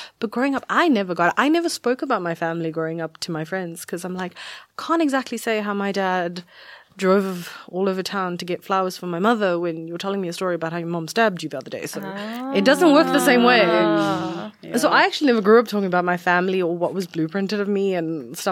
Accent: South Africa; born or raised there; also born or lived in India

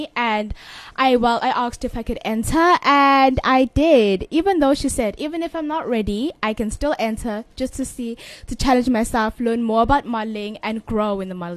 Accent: Richards Bay, KwaZulu-Natal, South Africa; I come from KZN, Richards Bay. I am a grade 8 and I am in doing law school. I live in Birdswood.

